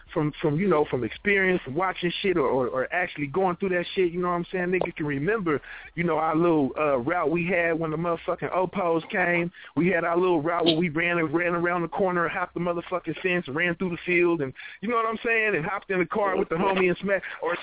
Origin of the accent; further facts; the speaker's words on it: Texas, United States; born there; I was born out in Texas.